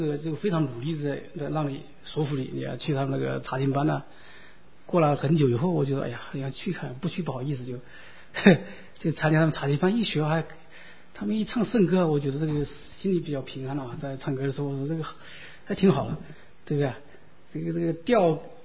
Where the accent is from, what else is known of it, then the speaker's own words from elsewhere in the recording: Jingzhou, Hubei, China; now in United States; 我在我的家乡嘛，我的家乡是一个小town嘛，一个小镇，在那个荆州嘛，这个荆州就是刘备接荆州那个荆州嘛，就那个荆州。